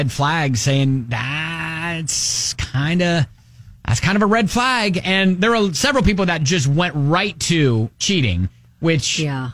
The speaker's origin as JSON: {"language": "English", "town": "Columbus", "region": "Ohio", "country": "United States", "tie": "born or raised there", "said": "I'm from Columbus, Ohio, and my, you know, when you grow up there, your either professional sports team is Cleveland or it's Cincinnati."}